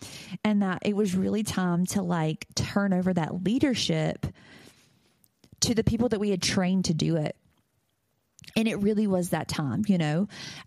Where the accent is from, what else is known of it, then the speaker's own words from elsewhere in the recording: North Carolina, United States; decide that we're going to move back to North Carolina, and we decide that we're going to come back to my hometown